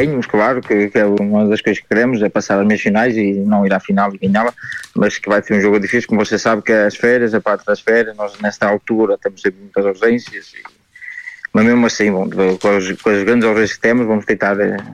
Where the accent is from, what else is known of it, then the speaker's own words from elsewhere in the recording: Portugal; como eu sou português, gostava de ser que fosse uma portuguesa